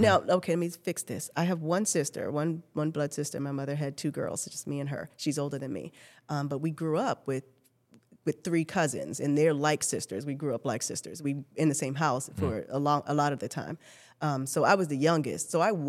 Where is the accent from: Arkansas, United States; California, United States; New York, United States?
New York, United States; born there; Well, by way of Brooklyn, I was born in New York. I was a little seed in New York.